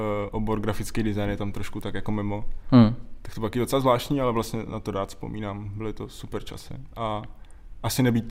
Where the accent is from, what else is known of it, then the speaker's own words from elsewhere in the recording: Olšany, Olomouc Region, Czechia; born there; Já jsem se narodil v Olšanech.